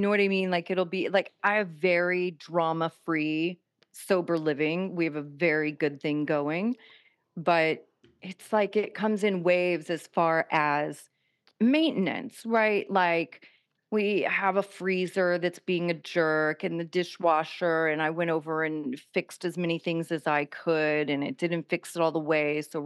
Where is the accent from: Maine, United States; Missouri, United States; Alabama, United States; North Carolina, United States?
Missouri, United States; Kansas City; I grew up in Kansas City.